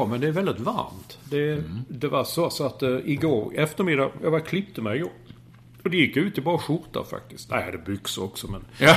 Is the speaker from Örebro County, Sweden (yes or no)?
no; Malmö, Skåne, Sweden; du och jag är ju födda och uppvuxna i Malmö